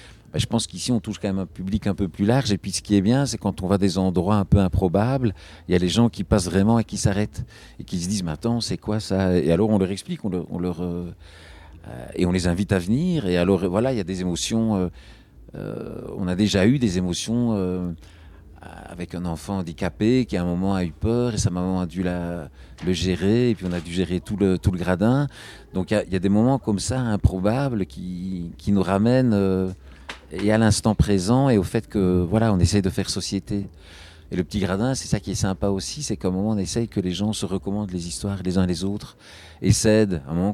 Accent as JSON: {"language": "French", "country": "Belgium", "accent": "Belgian", "said": "comme j'ai quand même un accent belge, apparemment, moi je ne me rends pas compte, mais je crois que j'ai un accent belge"}